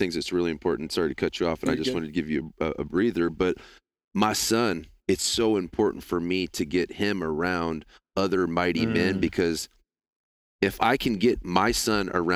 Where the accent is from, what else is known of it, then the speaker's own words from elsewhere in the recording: Terre Haute, Indiana, United States; I'm from Terre Haute, Indiana, and this is not a shot at my hometown. I love my hometown.